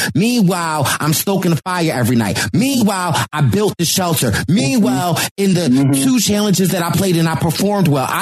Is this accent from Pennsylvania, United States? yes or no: yes; Philadelphia, Pennsylvania, United States; I'm from Philly. Like, I had to fight my life.